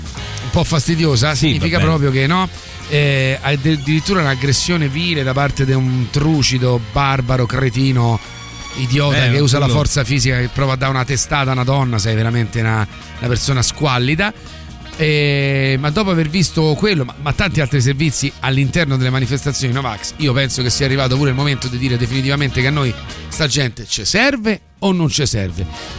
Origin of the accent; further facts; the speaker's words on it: Rome, Lazio, Italy; perché io, che sono romano, ma ho una percentuale di sangue nettunese.